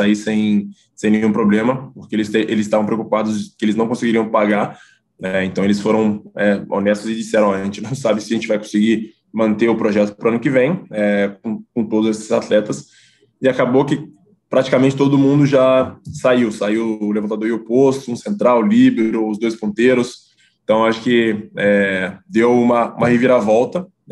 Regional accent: Contagem, Minas Gerais, Brazil; alguns meninos aqui lá da minha cidade, em Contagem, Belo Horizonte

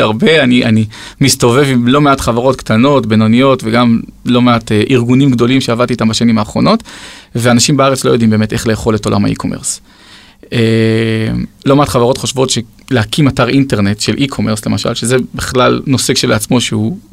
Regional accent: Petah Tikva, Central District, Israel; also born or lived in Ramat HaSharon; now in Rosh HaAyin, Israel; גדלתי בפתח תקווה. כן. בפתח תקווה עברנו לרמת השרון, משם ראש העין.

